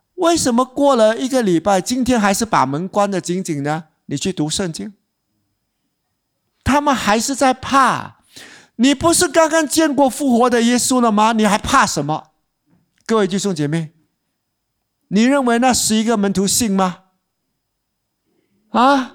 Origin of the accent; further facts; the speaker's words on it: Singapore; 用我们新加坡人的话啊